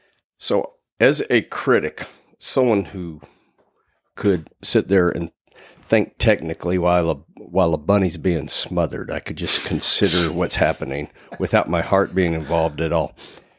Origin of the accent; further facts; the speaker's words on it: New Mexico, United States; born there; I was born in New Mexico.